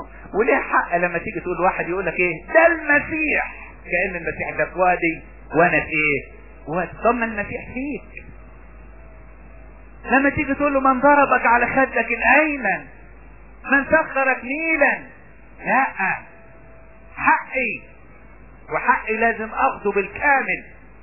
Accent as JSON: {"language": "Arabic", "town": "Asyut", "region": "Asyut Governorate", "country": "Egypt", "said": "عندنا في اسيوط في حد الزعف وهم بيبيعوا الزعف"}